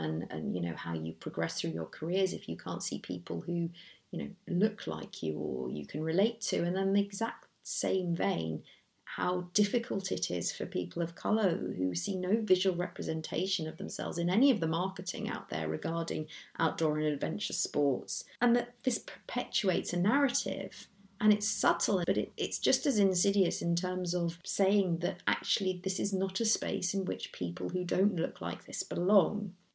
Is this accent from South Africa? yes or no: yes; South Africa; born there; I was born in South Africa, in apartheid era South Africa, and enjoyed enormous untold white privilege as a result of the colour of my skin.